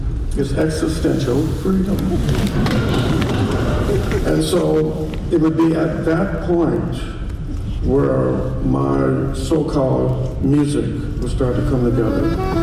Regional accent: Chicago, Illinois, United States; I grew up on the South Side of Chicago, right at the end of World War II.

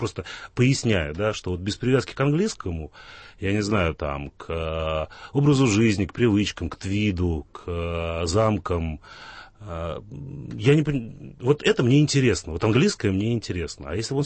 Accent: Volga region, Russia; Я вырос на Волге.

